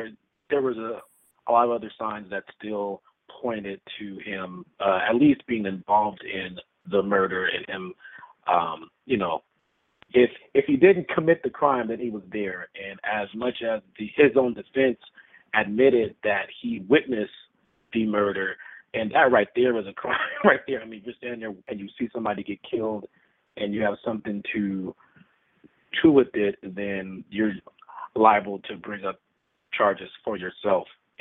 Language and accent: English; Los Angeles, California, United States; I'm from Los Angeles.